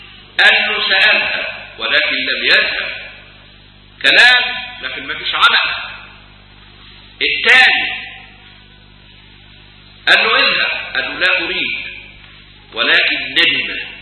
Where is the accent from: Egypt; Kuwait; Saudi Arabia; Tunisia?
Egypt; احنا مصريين، ما احناش من الأمة اليهودية، احنا من الأمم غير اليهودية